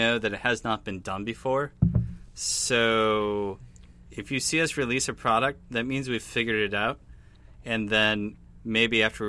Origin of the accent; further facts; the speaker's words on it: Sheboygan, Wisconsin, United States; I'm in Wisconsin. I grew up in Sheboygan.